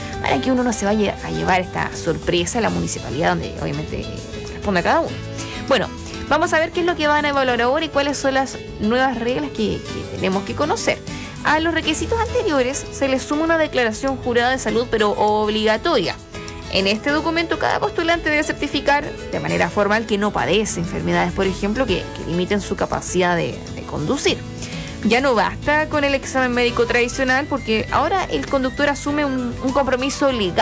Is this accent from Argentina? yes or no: no; Chile; como buen chileno, uno va a última hora a veces a hacer las cosas